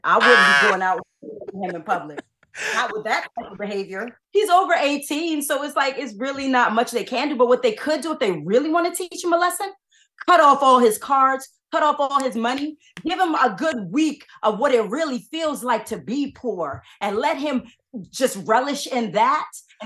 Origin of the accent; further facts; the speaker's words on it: New York, United States; I am from New York.